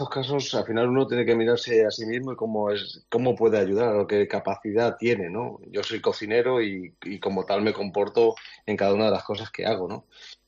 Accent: Denia, Valencian Community, Spain; also born or lived in Cáceres; yo nací en Gerandía, la verdad, Cáceres, pero me vine siendo un crío aquí a Denia directamente y me considero evidentemente de aquí, mis hijos son de aquí

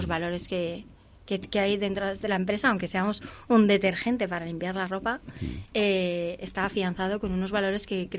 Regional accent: Valencian Community, Spain; Yo soy muy valenciana, amo mi tierra.

